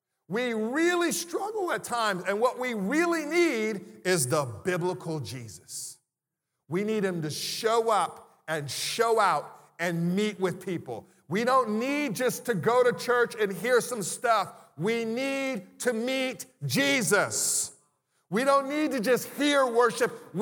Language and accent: English; California, United States; now in Baltimore, United States; Because I'm from California. I'm cold. It's freezing out here. 40 degrees is freezing. Christmas in Cali is 65 degrees.